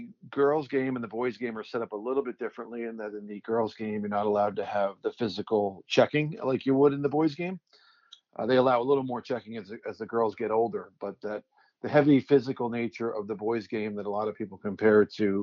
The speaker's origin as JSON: {"language": "English", "region": "New Jersey", "country": "United States", "said": "So yeah, I'm from New Jersey, and my wife and I are both from New Jersey. We moved a couple of times for different career opportunities to Pittsburgh and Chicago."}